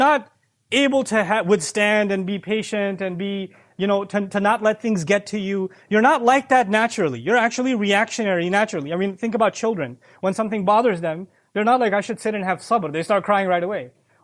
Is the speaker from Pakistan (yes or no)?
yes; Pakistan